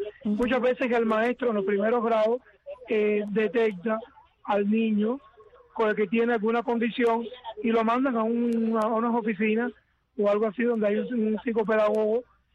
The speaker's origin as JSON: {"language": "Spanish", "country": "Cuba", "said": "yo soy el sacerdote cubano, diocesano de la diócesis de Santa Clara, en la provincia de La Villa, en el centro de Cuba. Y estoy aquí de visita ahora en unos días en los Estados Unidos."}